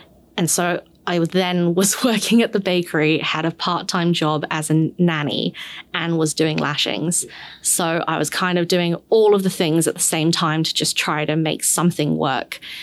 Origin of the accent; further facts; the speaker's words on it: London, United Kingdom; now in New Zealand; I'm originally from London. I grew up there, but I lived kind of all over the place. I kind of came from a middle upper class family